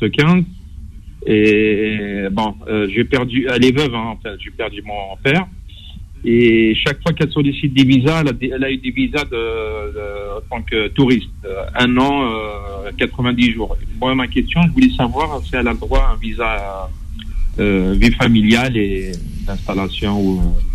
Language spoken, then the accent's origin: French; France; born there; Moi-même, je suis né en France, mon grand frère et ma sœur, on est en France.